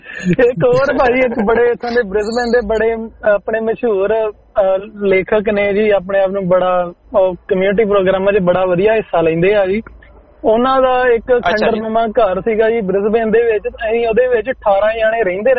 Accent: Punjab, India; moved away; ਅੰਮ੍ਰਿਤਸਰ ਸਾਡੀ ਡਿਸਟ੍ਰਿਕਟ ਆ ਜੀ

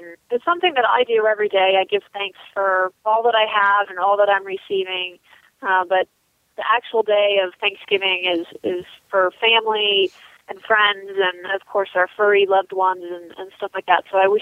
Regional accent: Denver, Colorado, United States; from Denver, Colorado

